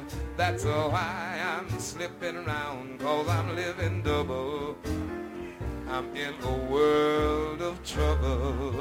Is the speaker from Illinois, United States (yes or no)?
yes; Chicago, Illinois, United States; born or raised there